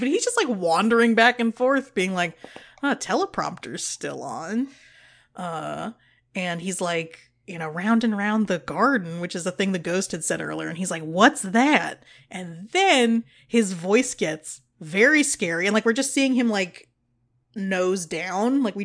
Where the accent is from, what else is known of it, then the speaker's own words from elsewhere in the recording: United Kingdom; And I thought to myself, if I saw this in 1992 as a British 4-year-old, we wouldn't be doing this show because I'd be dead.